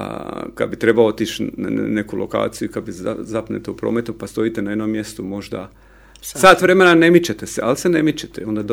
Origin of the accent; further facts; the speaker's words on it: Split, Split-Dalmatia County, Croatia; ja sam inače iz Splita, ja sam Splićan, rođeni Splićanin.